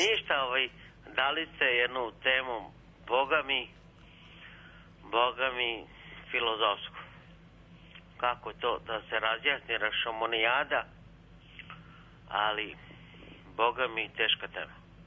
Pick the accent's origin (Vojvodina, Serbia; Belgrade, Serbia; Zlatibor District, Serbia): Vojvodina, Serbia; Pančevo; A ja nisam iz Niša, ja sam iz Pančeva.